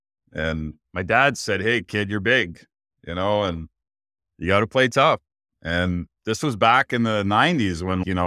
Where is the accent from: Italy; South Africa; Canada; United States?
Canada; from Canada, and I guess I'm an alcoholic.